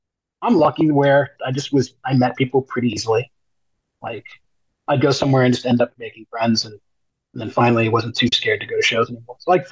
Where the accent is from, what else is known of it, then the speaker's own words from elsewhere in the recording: North Miami, Florida, United States; also born or lived in New York; My family moved us from New York when I was a tiny kid. So North Miami was there for probably until I was a teenager. North Miami Beach.